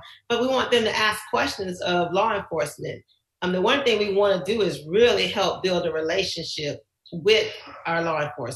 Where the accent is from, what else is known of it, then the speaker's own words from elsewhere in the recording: Orlando, Florida, United States; we got tons of phone calls from, me personally growing up in Orlando, for friends who, what are we going to do?